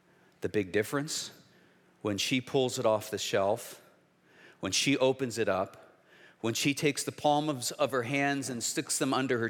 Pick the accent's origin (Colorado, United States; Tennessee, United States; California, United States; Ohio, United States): Ohio, United States; Cleveland; I grew up in an unchurched home in Cleveland, Ohio. So see, I'm a Midwesterner at heart.